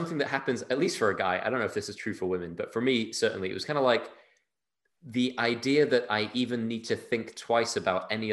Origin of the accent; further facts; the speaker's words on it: United Kingdom; I'm a British Pakistani. My parents are from Pakistan. I grew up in the UK.